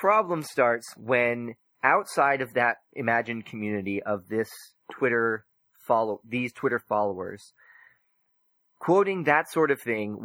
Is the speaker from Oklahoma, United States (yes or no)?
yes; Oklahoma, United States; And I'm from Oklahoma originally. Chris and I met in Oklahoma.